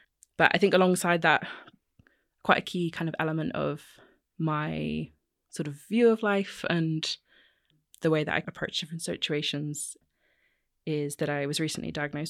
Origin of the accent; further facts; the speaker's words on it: Bristol, South West England, United Kingdom; now in London, United Kingdom; So I've lived in London for 7 years, but I'm from Bristol in the West Country.